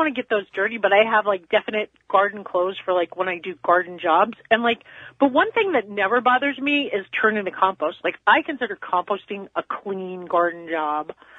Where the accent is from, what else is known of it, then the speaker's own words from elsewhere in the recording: New York, United States; because I grew up in New York and I was visiting my mom